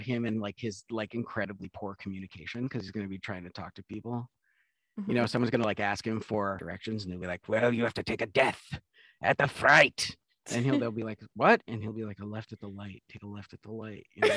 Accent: Ann Arbor, Michigan, United States; I grew up in Ann Arbor, Michigan, which is like a little college town.

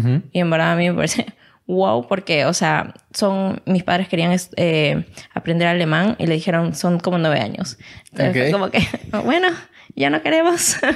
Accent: Peru; now in Germany; Yo soy de Perú. En Perú es muy común.

